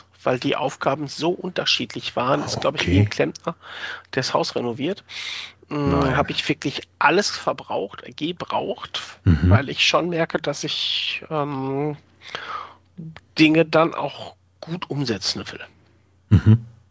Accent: North Rhine-Westphalia, Germany; Quasi auch so sehr viel Kultur, obwohl haben wir bei uns im Pott auch.

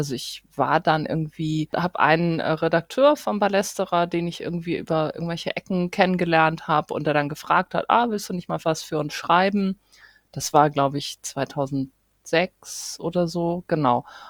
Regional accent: Flensburg, Schleswig-Holstein, Germany; now in Hamburg, Germany; Ich lebe in Hamburg. Ich komme eigentlich aus Flensburg, lebe allerdings schon sehr, sehr lange in Hamburg.

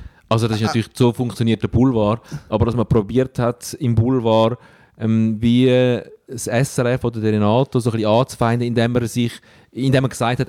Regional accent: Stäfa, Zurich, Switzerland; weil ich in Steffen aufgewachsen bin am Zürichsee und Rapperswil sehr nahe ist

